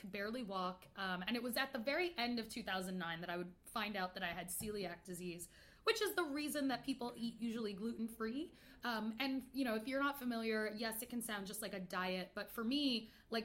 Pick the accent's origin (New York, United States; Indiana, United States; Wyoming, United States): New York, United States; now in Los Angeles, United States; Like, I grew up in New York, like I mentioned, I went to NYU for like theater and my focus was solo performance.